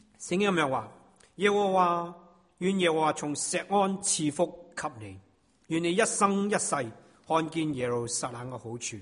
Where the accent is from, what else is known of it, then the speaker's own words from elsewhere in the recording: China; 我们中国人有话讲十年树木百年树人。